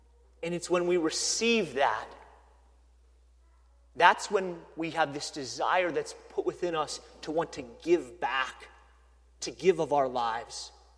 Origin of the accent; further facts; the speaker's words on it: Hazleton, United States; I grew up in Hazleton, a little farm town